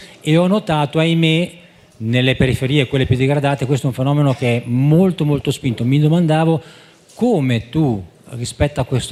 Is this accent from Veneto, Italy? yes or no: no; Genoa, Liguria, Italy; now in Milan, Italy; A Milano, io sono di Genova, sono un giornalista, un collega